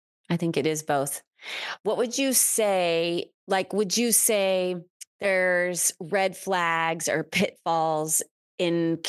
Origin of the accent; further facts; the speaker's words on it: Texas, United States; growing up in Texas, you hear this statement, pray for Mandy, da da da da da da, bless her heart.